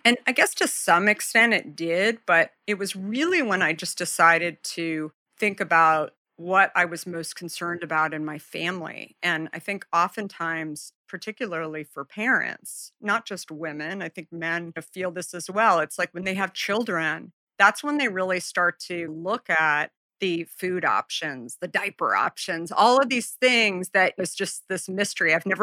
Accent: Arizona, United States; So I grew up in Arizona.

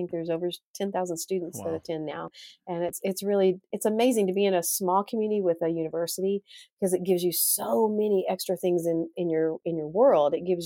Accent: Odessa, Texas, United States; I grew up in Odessa, Texas.

